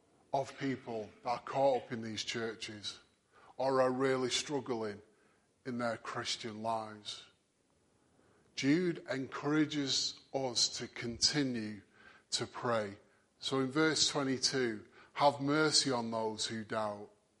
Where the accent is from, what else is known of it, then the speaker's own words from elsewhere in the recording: Manchester, North West England, United Kingdom; because I'm Mancunian enough, hopefully.